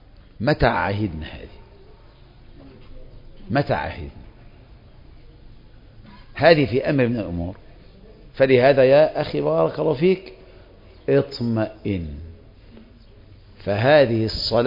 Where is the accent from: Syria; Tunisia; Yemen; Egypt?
Egypt